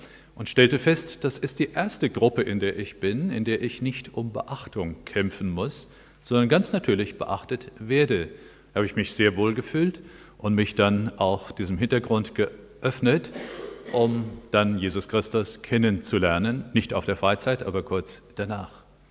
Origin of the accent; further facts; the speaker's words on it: Oberursel, Hesse, Germany; ich stamme aus Oberursel im Taunus